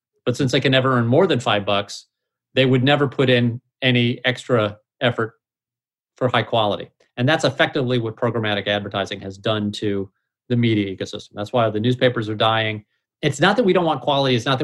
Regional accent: Missouri, United States; now in California, United States; And they will confess because they know I'm from Missouri. Missouri's a red state.

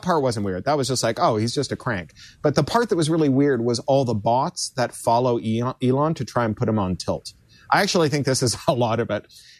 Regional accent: Ontario, Canada; I grew up in Ontario where we mine a lot of the world's uranium.

